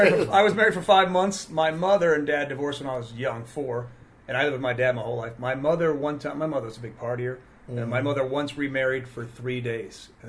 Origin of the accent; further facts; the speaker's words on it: Ohio, United States; This is back because I'm from Ohio. Cardinal's the state bird